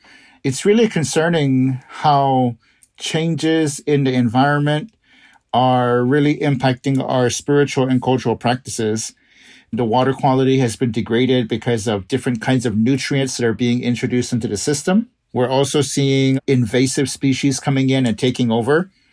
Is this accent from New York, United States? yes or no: no; Florida, United States; My advocacy started because I grew up out here in the Everglades